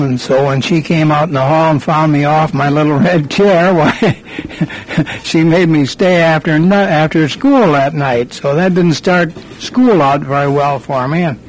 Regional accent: Grand Haven, Michigan, United States; I was born in Grand Haven on the 20th day of December in 1899.

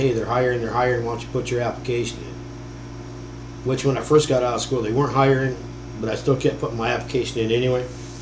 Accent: Ovid, Michigan, United States; also born or lived in St. Johns; St. John's. I was raised in the Ovid area.

